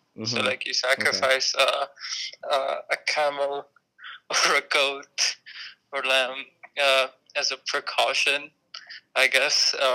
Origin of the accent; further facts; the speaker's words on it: Muscat, Oman; I am from Muscat, the capital of the Sultanate of Oman. My background is I lived 17 years in Oman. I went to international schools with British curriculum